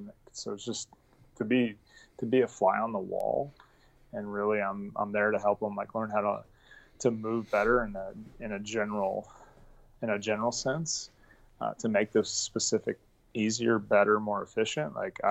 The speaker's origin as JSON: {"language": "English", "region": "Iowa", "country": "United States", "tie": "born or raised there", "said": "I grew up in Iowa."}